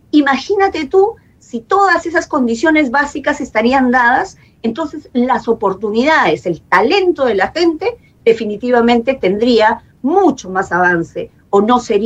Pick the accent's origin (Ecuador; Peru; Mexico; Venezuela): Peru; Luya, Amazonas; also born or lived in Chachapoyas; Amazonas es mi tierra. Yo he nacido en Luya, he vivido muchos años en Chachapoyas y siempre va a haber un apego especial por mi origen